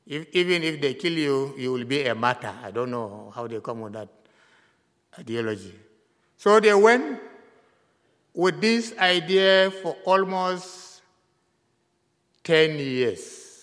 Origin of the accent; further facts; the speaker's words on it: Nigeria; I came from West Africa in the country called Nigeria.